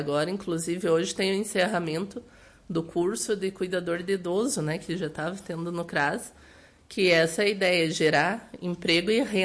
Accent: Ijuí, Rio Grande do Sul, Brazil; now in Capão Bonito, Brazil; Sou natural de Ijuí, mas moro no Capão Bonito há 20 anos.

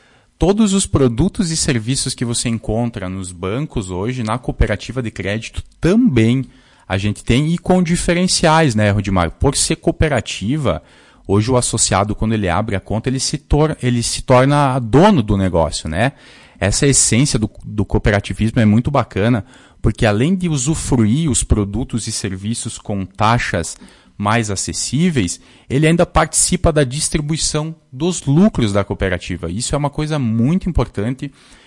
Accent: Marau, Rio Grande do Sul, Brazil; now in Lagoa Vermelha, Brazil; Eu sou natural da cidade de Marau

